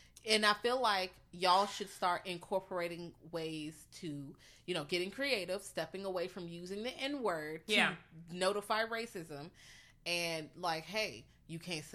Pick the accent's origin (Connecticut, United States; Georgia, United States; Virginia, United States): Virginia, United States; Richmond; Even in Virginia. I'm from Richmond.